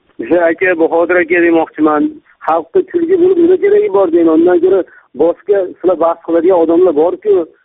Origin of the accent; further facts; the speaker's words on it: Namangan Region, Uzbekistan; Namangandanman. 3 tumandan. Yoshim 27 da. Dehqonchilik qilamiz.